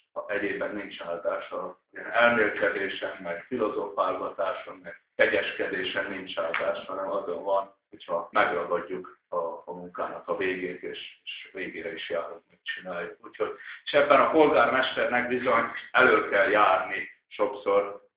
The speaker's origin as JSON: {"language": "Hungarian", "region": "Transylvania", "country": "Romania", "also_born_or_lived": "Arad", "said": "Én erdélyi származású vagyok különben, ezért nagyon örülök ennek a Tolnai Dombságnak, mert egy kicsit a régi otthonomat hozzá vissza, én is így nőttem fel erdő között"}